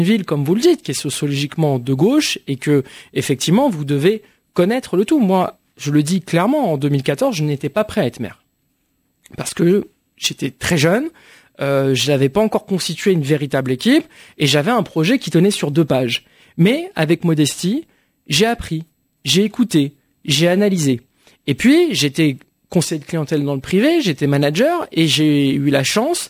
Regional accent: Pantin, Île-de-France, France; je crois en la Seine-Saint-Denis. Pantin, c'est la ville où j'ai passé toute ma jeunesse

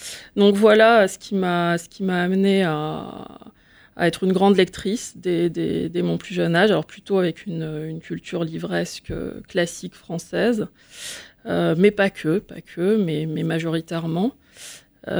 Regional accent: Tunisia; moved away as an adult; now in France; cette société où je suis née en Tunisie, parfois en vivant plus comme une Française que comme une Tunisienne, donc beaucoup de paradoxes dès la plus tendre enfance, et puis ensuite l'arrivée en France à 22 ans

